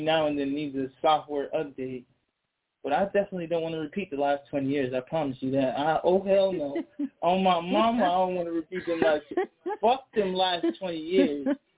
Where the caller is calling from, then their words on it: Massachusetts, United States; I'm calling from Massachusetts.